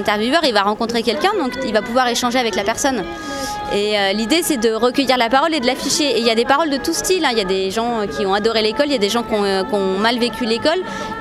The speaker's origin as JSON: {"language": "French", "town": "Tours", "region": "Centre-Val de Loire", "country": "France", "said": "je viens de Tours"}